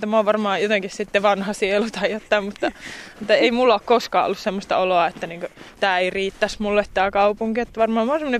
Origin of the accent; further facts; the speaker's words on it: Oulu, North Ostrobothnia, Finland; accent: Oulu dialect; Mutta että kyllähän mä nyt Oulua tietenkin puhun ja kyllähän se varsinkin silloin huomaa, kun menee vaikka Helsinkiin.